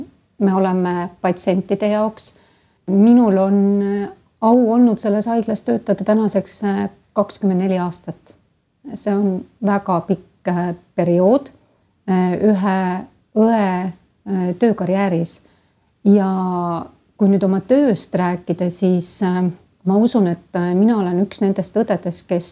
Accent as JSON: {"language": "Estonian", "region": "Saare County", "country": "Estonia", "said": "On mõned sõnad, mis on täna kindlasti mul jäänud, mis reedavad, et ma olen saarlane juurtelt."}